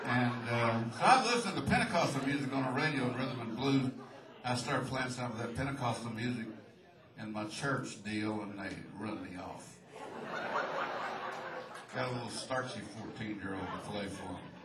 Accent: Oklahoma, United States; So, I come from Oklahoma, that's a damn rural country. Back when I was a kid down there, it was a dry state.

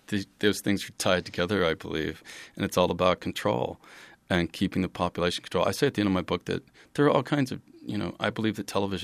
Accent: Texas, United States; And now I'm from Texas, where they, you know, it was the start of the for-profit prison industry.

